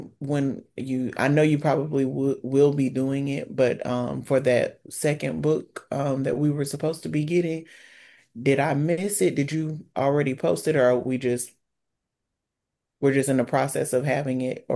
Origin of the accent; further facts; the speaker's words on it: Tennessee, United States; I'm from Tennessee.